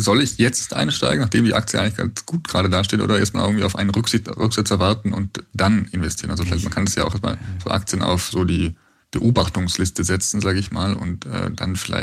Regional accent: Bavaria, Germany; ich bin aus Bayern

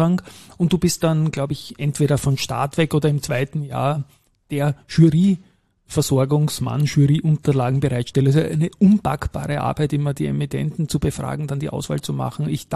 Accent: Austria; als Österreicher, hat man es ja relativ leicht

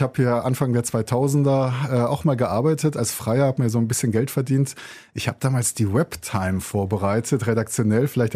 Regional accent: Wuppertal, North Rhine-Westphalia, Germany; Wir haben ja in Wuppertal ja viele verschiedene Kirchengemeinden und Religionsgemeinschaften, aber ich bin aufgewachsen in Wichlinghausen in einer sehr aktiven, engagierten Gemeinde

